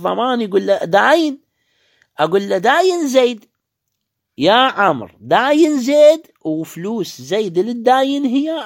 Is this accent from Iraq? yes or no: yes; Iraq; عندنا بالعراق اسمه مصرف الرشيد والرافدين